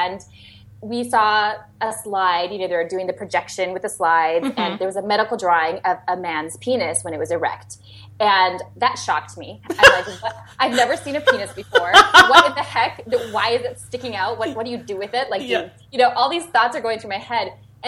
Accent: Minnesota, United States; So in sex ed, growing up in Minnesota, you know, my experience, like so many others, was very limited.

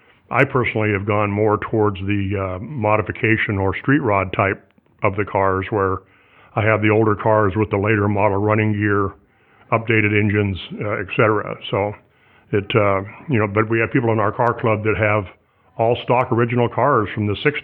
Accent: Oregon, United States; also born or lived in California; Well, I'm originally from, I've always spent all my life in Oregon that I want to talk about anyway. I was actually born in California, but my parents relocated to Oregon when I was about 18 months old.

